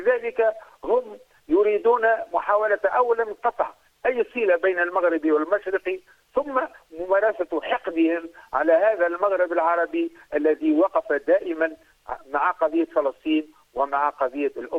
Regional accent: Tunisia; بدعوى وجود الغريبة عندنا في تونس مثلا

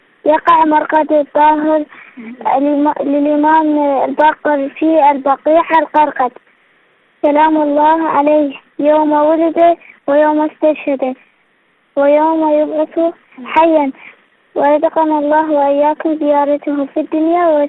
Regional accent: Iraq; من العراق

